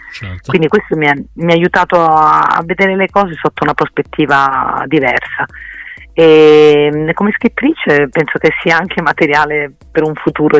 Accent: Sicily, Italy; sono orgogliosissima di essere siciliana, e quindi quando posso cerco di promuovere la mia terra, e porto le tradizioni della mia terra nel quotidiano

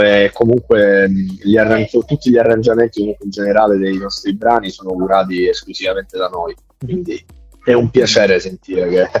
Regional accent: Messina, Sicily, Italy; Noi siamo di Messina, siamo siciliani

